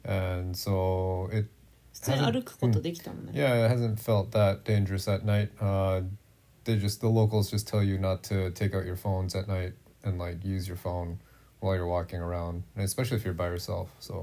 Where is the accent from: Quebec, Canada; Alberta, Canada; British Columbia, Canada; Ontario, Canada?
British Columbia, Canada; Steveston; born there; Steveston, where I was born in Canada. Steveston is a Japanese fisherman's village